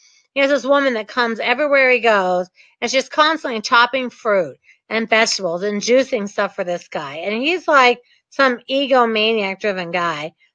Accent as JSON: {"language": "English", "region": "Midwest", "country": "United States", "tie": "born or raised there", "said": "I was raised in the Midwest, like grow up, get a job at a factory, put in 40 years, get married and have kids, and retire."}